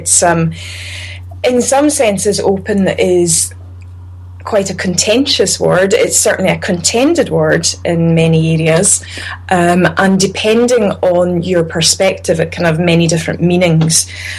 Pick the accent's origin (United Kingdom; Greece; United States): United Kingdom; Stornoway, Scotland; now in Glasgow, United Kingdom; I'm originally from the Western Isles. I was born and brought up in Stornoway.